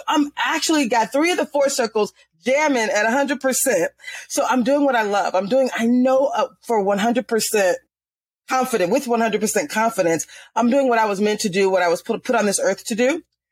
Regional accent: Florida, United States; let me just start by saying I'm a Florida girl. So I was born in Florida. I went to school at the University of Florida. I grew up relatively poor

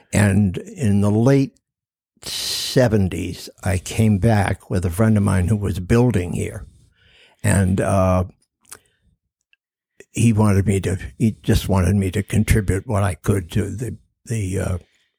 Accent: Boston, Massachusetts, United States; I went to a military secondary school in New York, and I came from Boston. It was kind of alien at the time.

